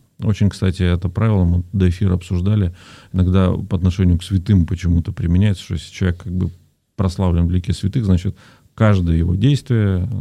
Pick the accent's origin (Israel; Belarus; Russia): Russia; Ural; так как сам я с Урала, я это называю правило реальных или правильных пацанов